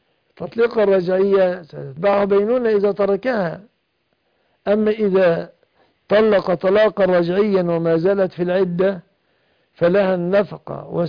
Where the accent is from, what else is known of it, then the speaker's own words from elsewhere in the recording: Egypt; عندنا في مصر يكتبون مؤخر على البينونة